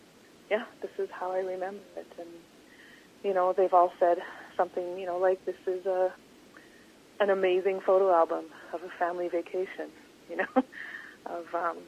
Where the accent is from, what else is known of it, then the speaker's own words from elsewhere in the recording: Canada; I think as Canadian people